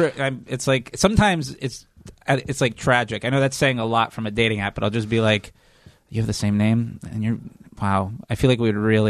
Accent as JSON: {"language": "English", "town": "Fort Lauderdale", "region": "Florida", "country": "United States", "said": "Originally Fort Lauderdale, Florida."}